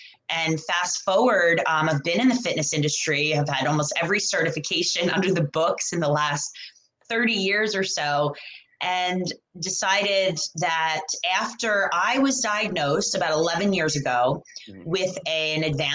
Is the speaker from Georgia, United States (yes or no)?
no; New York, United States; I'm originally from New York, and got to play, you know, throughout college and throughout Europe.